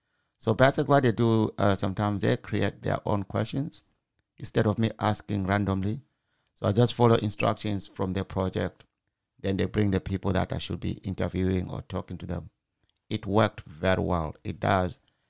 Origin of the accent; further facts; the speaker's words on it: Zimbabwe; And some other places like me, I'm from Zimbabwe.